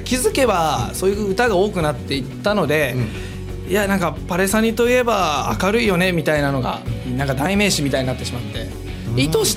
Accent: Kansai, Japan; そうですね、ドラムの

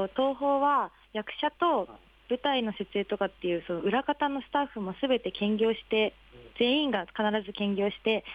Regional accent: Sapporo, Hokkaido, Japan; 私地元が北海道の札幌なんですけど、札幌からこの大学を知って、私ミュージカルをその地元でやってたんですけど

